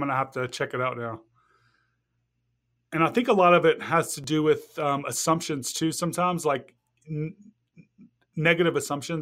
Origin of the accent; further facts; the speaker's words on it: Mississippi, United States; growing up in Mississippi and being part of like an Arab family.